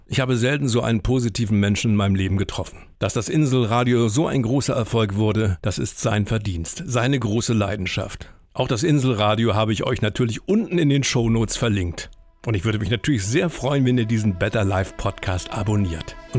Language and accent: German; Northern Germany, Germany; now in Bavaria, Germany; Und zwar als Norddeutscher im Süden